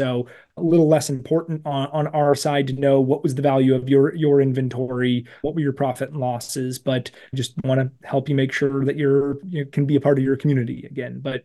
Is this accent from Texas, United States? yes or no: no; Cleveland, Ohio, United States; And I grew up in the Cleveland area. There's so many great downtown areas in right around you.